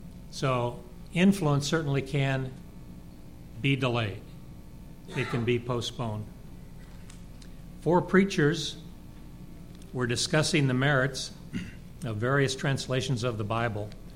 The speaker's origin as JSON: {"language": "English", "town": "Denver", "region": "Colorado", "country": "United States", "tie": "born or raised there", "said": "growing up in Denver playing Young America League baseball and football"}